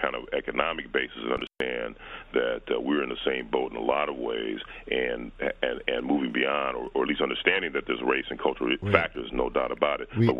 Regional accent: Los Angeles, California, United States; if you look at you look at where I grew up in South Central, which was predominantly black then, I mean, it's predominantly Latino now.

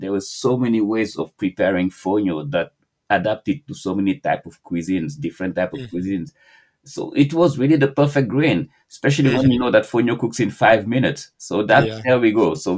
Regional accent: Senegal; growing up in Senegal

